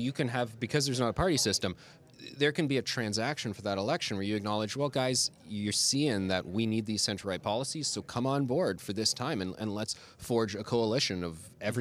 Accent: Toronto, Ontario, Canada; I grew up in Toronto. I'm a Toronto kid, a great teen years, university years, roaming about the city, and it's not the same.

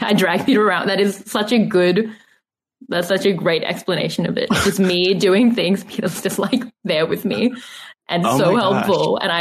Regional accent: Sydney, New South Wales, Australia; also born or lived in Johannesburg, South Africa / Cape Town, South Africa / Melbourne, Australia; No, I was born in Johannesburg. Yeah. We moved to Cape Town for just under a year. Then we moved to Melbourne for about 7 months. Then we moved to Sydney.

